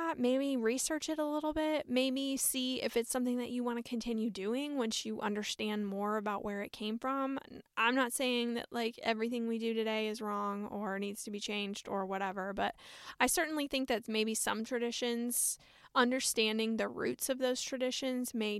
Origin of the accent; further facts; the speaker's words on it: United States; I know that as a girl growing up in America, I thought that the Bath and Body Works candles were just the epitome of success.